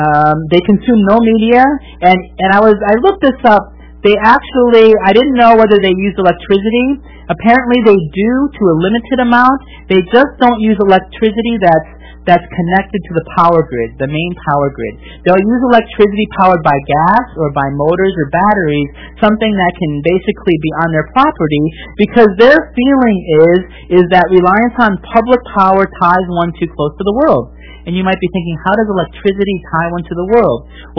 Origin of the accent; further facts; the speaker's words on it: Milwaukee, Wisconsin, United States; young Christian in my early 20s, I worked for a Christian radio station, television station, in Milwaukee, in Wisconsin, my hometown